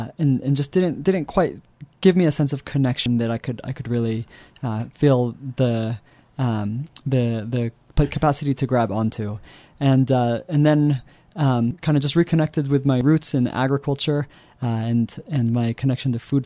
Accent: Colorado, United States; Yeah, so I grew up in the Roaring Fork Valley, and just having such a strong connection and love for our mountains, our community, and our space

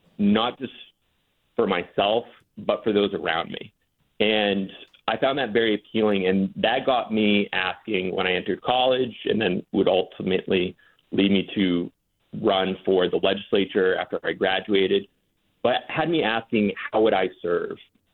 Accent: Westbrook, Maine, United States; growing up, I grew up in Westbrook, Maine. My grandmother, she ran the local food pantry.

